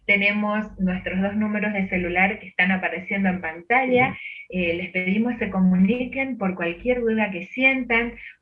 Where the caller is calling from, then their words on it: Carmen de Areco, Buenos Aires Province, Argentina; desde Carmen de Areco.